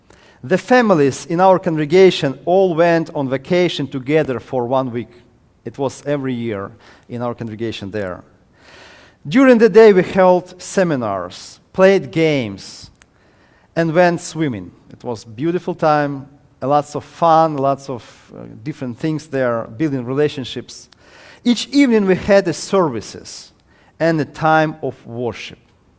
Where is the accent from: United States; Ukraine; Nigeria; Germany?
Ukraine; moved away; I came from Ukraine. I lived many years in Ukraine, in past communist country.